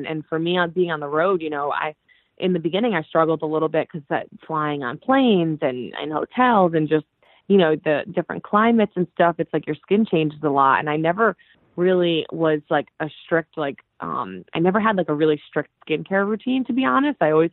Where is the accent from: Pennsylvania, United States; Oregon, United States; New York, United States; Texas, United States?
New York, United States; Yorktown Heights; I'm going to just kind of stay in New York, because I grew up in Yorktown Heights area.